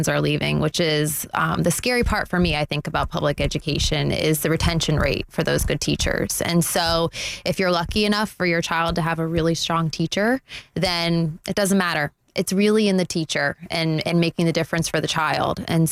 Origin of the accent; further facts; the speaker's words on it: Pennsylvania, United States; now in Florida, United States; I came from Pennsylvania where your school district was your local town, you know, within those lines. And here in Florida, it's a county.